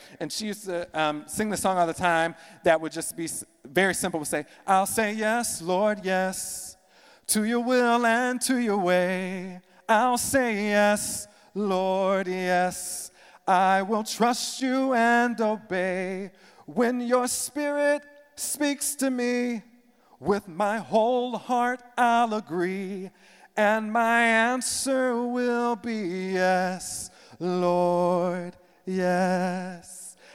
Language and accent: English; South Carolina, United States; So I grew up in South Carolina.